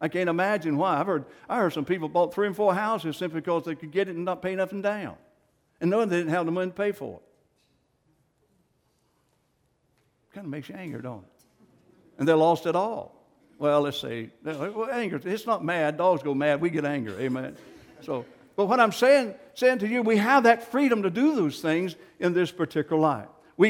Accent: United States; I thank God for my freedom as America, as American.

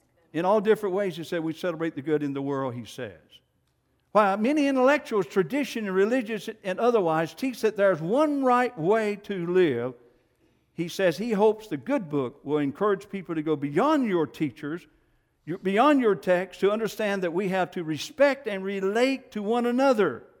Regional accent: United States; I'm from Johnson County.

